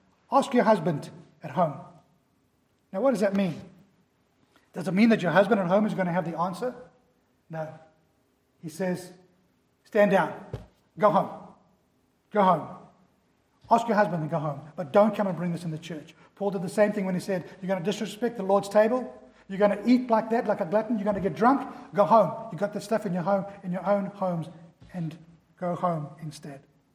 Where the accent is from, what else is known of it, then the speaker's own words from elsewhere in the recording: England, United Kingdom; I remember when I was in high school, we would have, as English schools, we would have a white shirt, all of us, no matter what school, right throughout the country